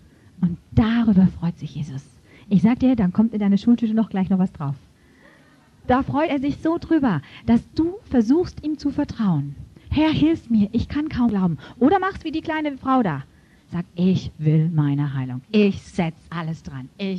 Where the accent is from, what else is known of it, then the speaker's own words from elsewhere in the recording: Germany; ich komme ja auch aus Deutschland, habe auch nicht viele Wunder gesehen über lange Zeit in meinem Leben.